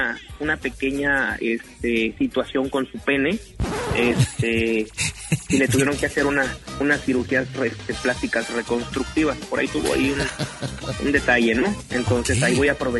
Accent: Michoacán, Mexico; now in Tijuana, Mexico; yo soy el que salí corriendo allá de Michoacán y me vine acá para Tijuana.

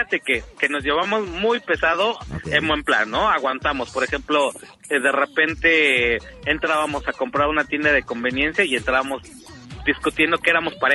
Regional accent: Mexico City, Mexico; born there; also born or lived in Ciudad Juárez; now in Puerto Escondido, Mexico; yo nací en el DF, me vine a Puerto Escondido, Oaxaca, me vine 15 días de vacaciones, llevo 25 años acá. Pero en ese transfer me fui a vivir 3 años a Ciudad Juárez, Chihuahua.

